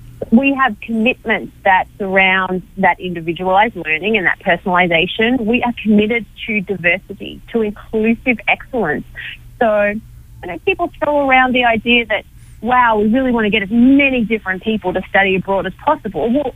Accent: Victoria, Australia; I grew up just outside of Melbourne.

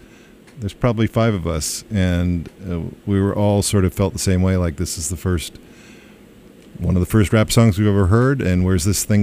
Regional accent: New Jersey, United States; I heard it on a college radio station in New York, New York area, which is, I grew up in New Jersey.

